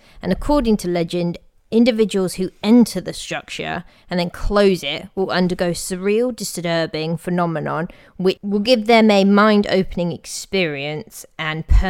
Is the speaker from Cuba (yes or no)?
no; England, United Kingdom; I noticed it massively because I'm English